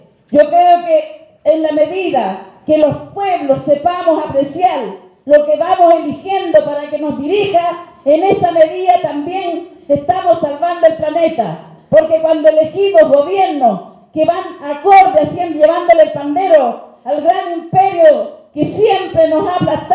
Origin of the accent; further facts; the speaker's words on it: Chile; Soy una dirigente campesina de mujeres rurales indígenas, vengo de Chile